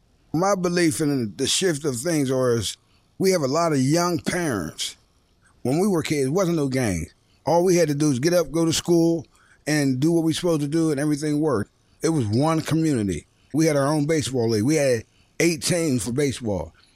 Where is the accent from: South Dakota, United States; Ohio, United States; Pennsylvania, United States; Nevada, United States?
Pennsylvania, United States; Pittsburgh; I grew up in Northview Heights, born and raised. I moved up in Northview in 1970 when I was born. I left Northview, I say like 1990.